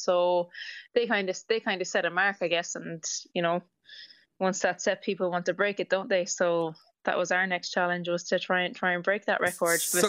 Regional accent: Balla, Connacht, Ireland; moved away as an adult; now in Dubai, United Arab Emirates; So I'm from Baal, just outside Castlebar in Mayo. And I just moved over to Dubai when I was finished college

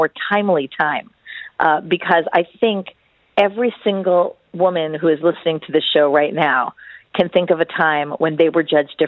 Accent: United States; As an American woman

